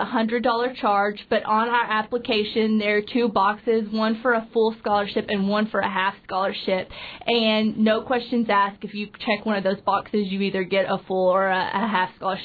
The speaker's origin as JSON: {"language": "English", "region": "Arkansas", "country": "United States", "lives_now": "Juneau, United States", "said": "I'm from Arkansas."}